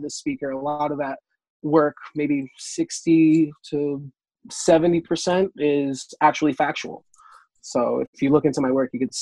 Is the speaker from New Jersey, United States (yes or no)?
yes; Newark, New Jersey, United States; And it was still in Newark. I grew up in Newark. You know, it's a socioeconomically disenfranchised kind of city.